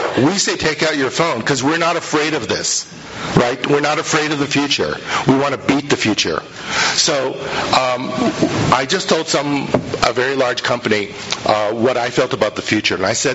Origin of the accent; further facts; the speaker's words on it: California, United States; I come from Silicon Valley, so take me to your leader.